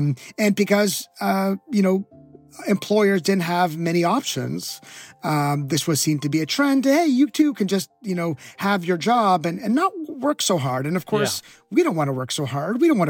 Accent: Canada; So I'm born and raised in Canada, and I grew up with a commercial for a life insurance product

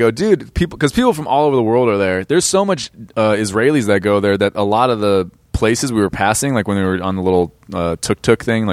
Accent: California, United States; I grew up in Orange County, and our high schools, I just remember being like, the kids were just so weird.

